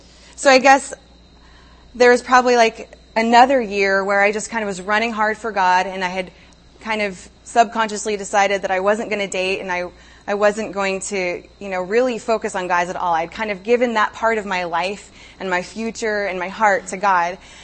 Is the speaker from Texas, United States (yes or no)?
no; Salt Lake City, Utah, United States; The Rock, we're from Salt Lake, The Rock in Salt Lake was really small